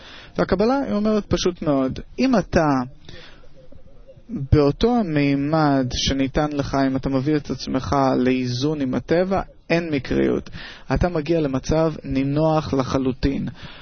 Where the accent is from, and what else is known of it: Moscow, Russia